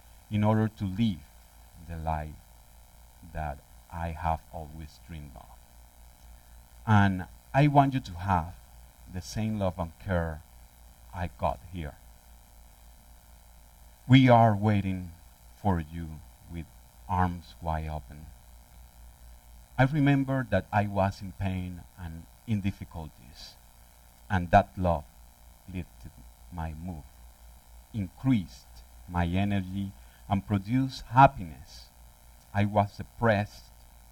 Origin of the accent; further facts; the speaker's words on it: Venezuela; I grew up in Venezuela.